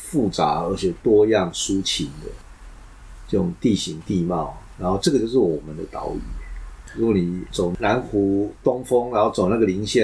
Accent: Taiwan; 但我身为一个台湾人，我在这边长大，我觉得这些东西于我而言都没有办法代表台湾

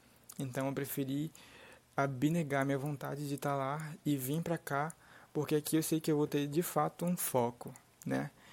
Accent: Manaus, Amazonas, Brazil; Eu tenho 21 anos, eu vou fazer 22 daqui a alguns dias. E eu sou de Manaus. Porém, todavia, entretanto, eu estou há mais ou menos 7 meses morando numa cidade no interior do Pará. Numa cidade pequena, que não tem muito a me oferecer.

